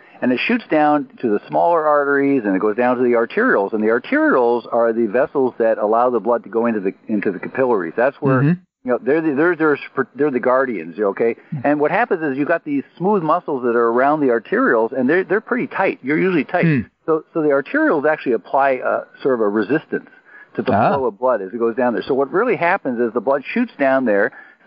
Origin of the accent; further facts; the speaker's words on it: Canada; now in United States; I'm Canadian, so I'm American now. I'm a dualist